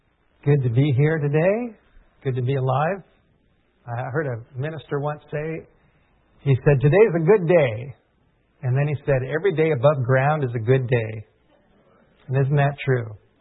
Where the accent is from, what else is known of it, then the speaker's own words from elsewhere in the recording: North Hollywood, California, United States; I grew up in the North Hollywood area, and I tell you, being up here is just fantastic to be out of Los Angeles.